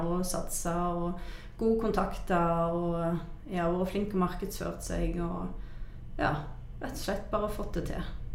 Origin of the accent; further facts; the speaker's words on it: Varhaug, Rogaland, Norway; Jeg kommer jo fra Varhaug på Jæren da. Så jeg flyttet opp her i 2003.